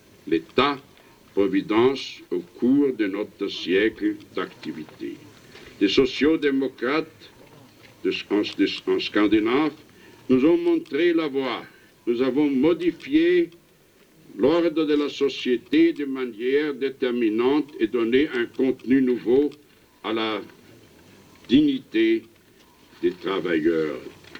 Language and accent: German; Austria; Und da ich aus Österreich komme, möchte ich Ihnen noch eines sagen. In wenigen Tagen werden wir Österreicher die 30. Wiederkehr des Abschlusses des Staatsvertrages